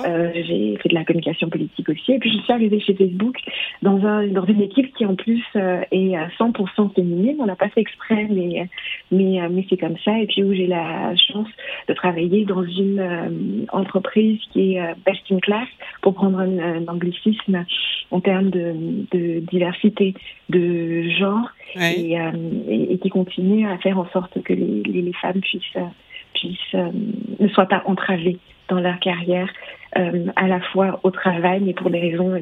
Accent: Douala, Littoral, Cameroon; moved away as an adult; now in France; J'ai grandi au Cameroun. Donc je suis un pur produit de Douala et j'aime à le dire, de mon quartier Ndombonso-Kaver. Donc de Ndombonso-Kaver, je suis arrivée à Paris

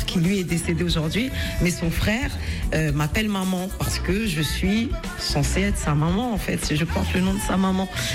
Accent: France; je suis congolaise d'origine. Et j'ai grandi ici, en France.

